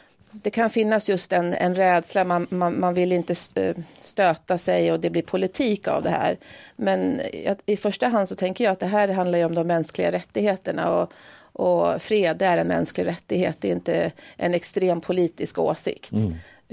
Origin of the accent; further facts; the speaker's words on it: Uppsala, Uppsala County, Sweden; now in Gävle, Sweden; Nej, jag är från Uppsala.